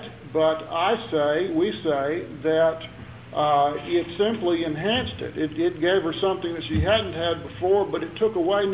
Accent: Huntsville, Texas, United States; May it please the court … from Huntsville, Texas, representing Melissa Laster in this cause.

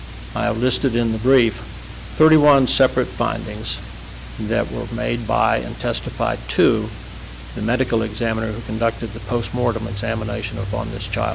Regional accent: Fort Worth, Texas, United States; from Fort Worth.

